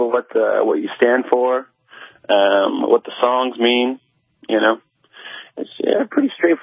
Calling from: London, Ontario, Canada; I'm here from London, Ontario, Canada here.

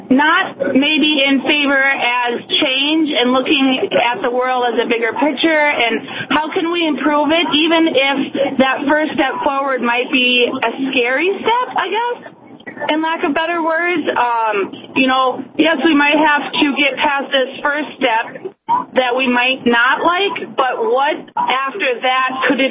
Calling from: Ardis, South Dakota, United States; From Ardis, South Dakota.

